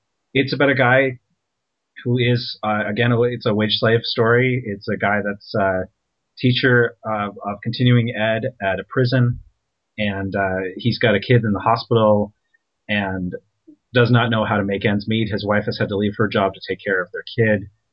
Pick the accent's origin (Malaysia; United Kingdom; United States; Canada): Canada; The one thing that I struggled with was, as a Canadian, what has become the white collars stealing bread to feed your kids story in the U.S. is so foreign to me.